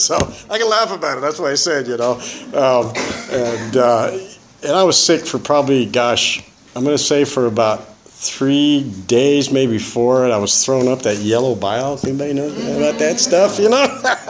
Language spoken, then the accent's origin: English; California, United States; born there; I was born here in California. My grandparents lived here. My parents lived here.